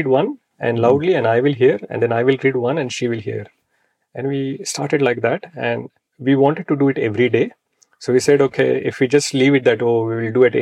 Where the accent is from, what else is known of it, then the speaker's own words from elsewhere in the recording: Maharashtra, India; first language Marathi; English is a second language; So in my mother tongue is Marathi in Maharashtra.